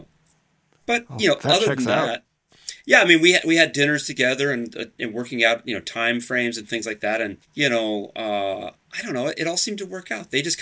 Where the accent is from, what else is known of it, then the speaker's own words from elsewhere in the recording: Portland, Oregon, United States; My parents, growing up in Portland, Oregon, my parents had somehow got connected with a refugee community